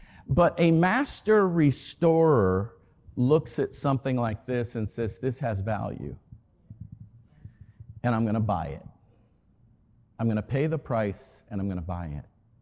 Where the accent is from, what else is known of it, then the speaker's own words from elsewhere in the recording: Florida, United States; I grew up in South Florida, and I was playing out in the yard